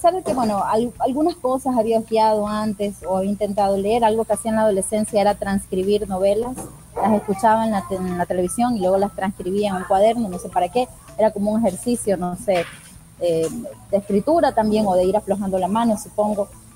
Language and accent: Spanish; Chone, Manabí, Ecuador; born there; Yo nací en Chone, iba a decir un pueblo, pero todavía sigue siendo un pueblo, un pueblo muy querido, mi pueblo de nacimiento.